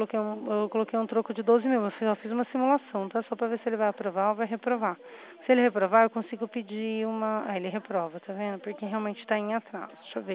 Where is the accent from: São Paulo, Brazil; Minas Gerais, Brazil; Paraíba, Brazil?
São Paulo, Brazil; Itatiba; eu sou da cidade de Itatiba, sou da Poupa-Crédito de Itatiba, entendeu?